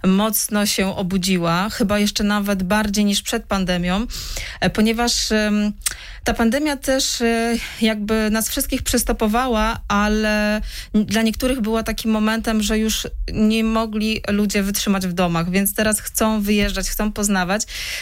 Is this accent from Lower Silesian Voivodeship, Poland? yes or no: no; Świętokrzyskie Voivodeship, Poland; ja pochodzę z małej wioski 50 kilometrów od Kielc mniej więcej. To są okolice Staszowa